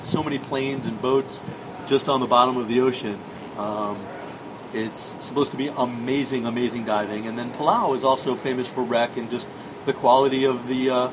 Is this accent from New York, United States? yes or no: yes; New York City, New York, United States; born there; also born or lived in Paris, France / Chicago, United States; I was born in New York City.